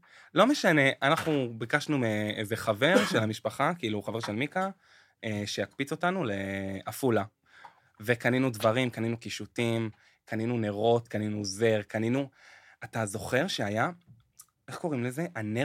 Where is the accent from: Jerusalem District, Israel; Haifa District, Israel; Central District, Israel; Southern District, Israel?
Haifa District, Israel; Hadera; הפתעה, אני נולדתי וגדלתי בחדרה.